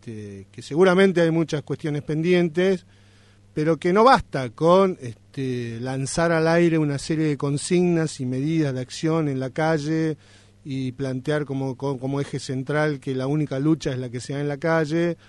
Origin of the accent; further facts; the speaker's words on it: Argentina; nos va a ver participando en la escena nacional como ciudadanos, como argentinos